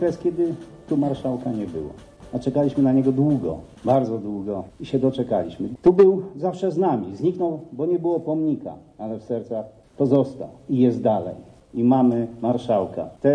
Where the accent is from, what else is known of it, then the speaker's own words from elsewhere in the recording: Zamość, Lublin Voivodeship, Poland; Jestem stąd, z Zamościa. Tu się wychowałem.